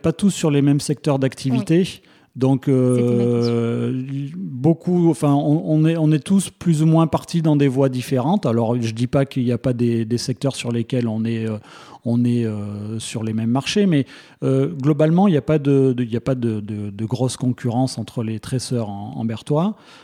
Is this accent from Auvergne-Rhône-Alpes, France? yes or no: yes; Bertignat, Auvergne-Rhône-Alpes, France; On a grandi à Bertignat.